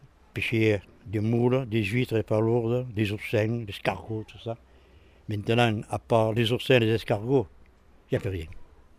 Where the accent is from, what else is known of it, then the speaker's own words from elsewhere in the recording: Pointe Courte, Occitanie, France; born there; Je suis né à la Pointe Courte. Exactement, je voulais dire, il y a un bar-restaurant et bien je suis né au-dessus. Le 8 avril en 1941. Moi je suis né ici